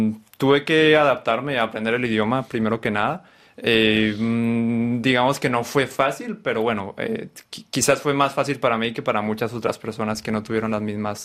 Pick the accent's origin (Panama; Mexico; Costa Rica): Panama; yo crecí en Panamá en una familia colombiana, yendo a Colombia cada año. Crecí en contacto con la cultura y con la sociedad colombiana. Tengo familiares que vinieron de Colombia a vivir a Panamá.